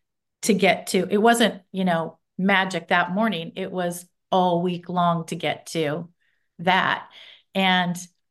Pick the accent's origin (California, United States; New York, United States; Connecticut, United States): California, United States; Bakersfield; And because I grew up in Bakersfield and the book is set there, I have studied a lot about the Bakersfield sound.